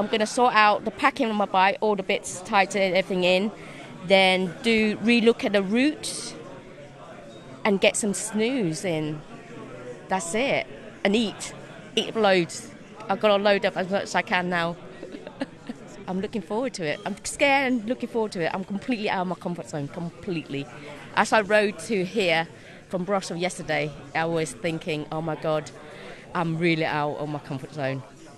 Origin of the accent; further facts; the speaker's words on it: Vietnam; now in London, United Kingdom; I live in London. I put down to represent originally I'm from Vietnam, so I'm representing Vietnam as a country